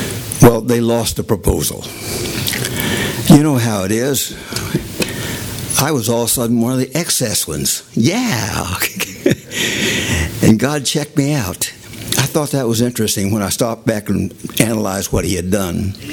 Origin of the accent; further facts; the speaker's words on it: Oklahoma, United States; I was born and raised in Oklahoma. That's where I lived.